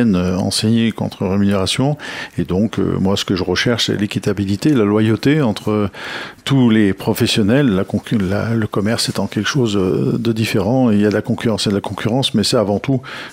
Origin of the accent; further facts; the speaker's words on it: Courchevel, Auvergne-Rhône-Alpes, France; born there; Je suis né à Courchevel et je suis fier et très heureux de l'être.